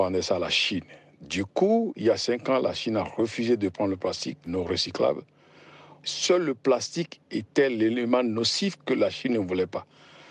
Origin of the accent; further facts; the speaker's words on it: Lomé, Maritime, Togo; quand j'étais petit à Lomé, ma maman me donnait un sac.